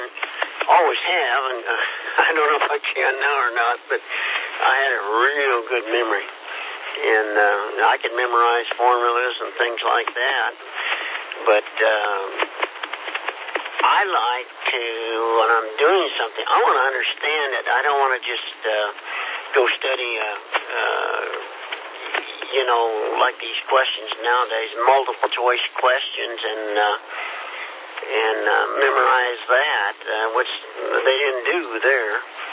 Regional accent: Kansas, United States; I was from Kansas, I guess, Keith, and it just didn't agree with me.

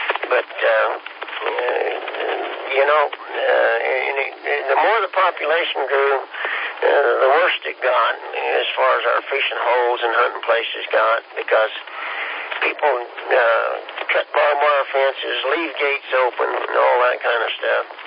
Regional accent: Kansas, United States; But I'm from Kansas and we're a little slow.

